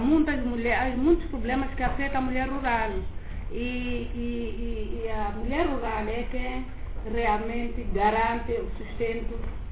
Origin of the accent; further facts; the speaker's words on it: Mozambique; Eu gostaria primeiro de dizer que eu sou moçambicana